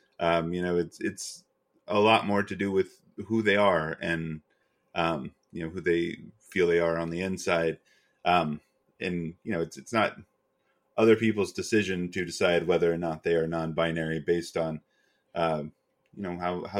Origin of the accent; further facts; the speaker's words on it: North Carolina, United States; I grew up largely in Western North Carolina and we had a very strict dress code in high school.